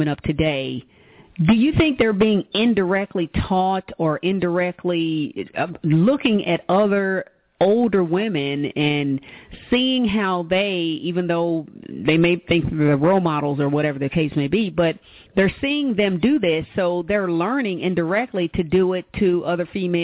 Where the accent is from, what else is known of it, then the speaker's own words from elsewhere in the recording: Louisville, Kentucky, United States; now in Indianapolis, United States; I am actually in Indianapolis, Indiana. I'm from Louisville, Kentucky, but I'm in Indianapolis.